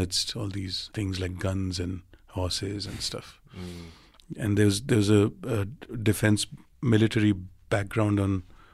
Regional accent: Surat, Gujarat, India; On the west coast of India is where I grew up, I suppose, in a city called Surat first. I was born in Ahmedabad and I grew up in Surat, which is a small textile hub and diamond hub.

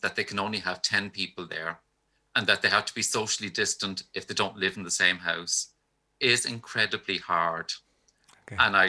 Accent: Ireland; And we're all Irish people.

